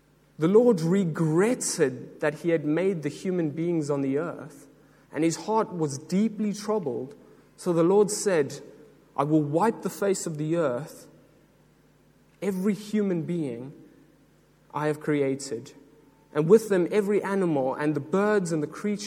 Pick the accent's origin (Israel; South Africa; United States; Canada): South Africa; now in United Kingdom; I'm South African. I have immigrated. Immigrated is the right word. I've moved to the UK. I was an intern here in 2017